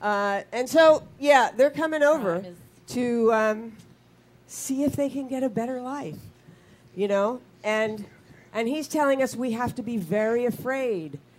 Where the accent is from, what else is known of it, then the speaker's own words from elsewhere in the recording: Pennsylvania, United States; It also happened in my home state of Pennsylvania